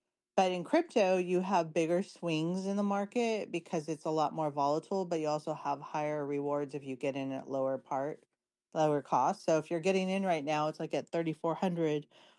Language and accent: English; California, United States; Yes, I'm from California.